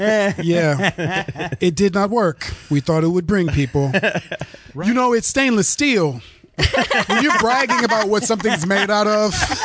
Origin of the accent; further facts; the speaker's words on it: University City, Missouri, United States; I'm from a little town next to St. Louis called University City, Missouri.